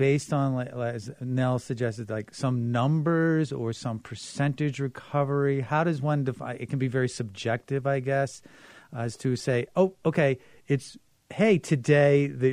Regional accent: Florida, United States; Manatees, Florida manatees. I'm from Florida.

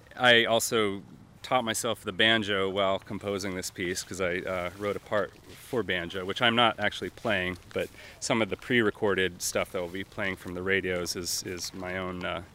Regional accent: Iowa City, Iowa, United States; now in Baltimore, United States; I grew up in Iowa City, Iowa, and we lived basically on the edge of town.

